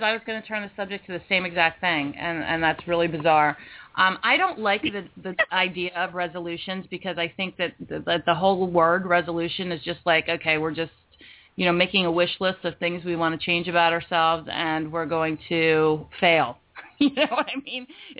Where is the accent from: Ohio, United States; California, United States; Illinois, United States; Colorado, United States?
Ohio, United States; moved away; You know, what's funny is when I moved here from Ohio, I'm going to be dating myself here because I'm going to have to tell the year. But we moved here, and it was 1979, I believe.